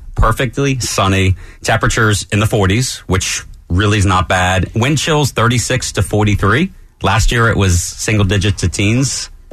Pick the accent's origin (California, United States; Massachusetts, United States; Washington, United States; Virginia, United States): Massachusetts, United States; Foxborough; Yeah. I grew up actually 10 minutes from Gillette Stadium